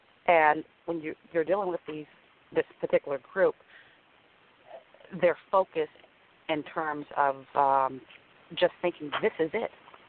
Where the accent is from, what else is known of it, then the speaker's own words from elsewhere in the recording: Goldsboro, North Carolina, United States; I'm from Goldsboro, North Carolina, and pretty much, you know, that's where I actually grew up.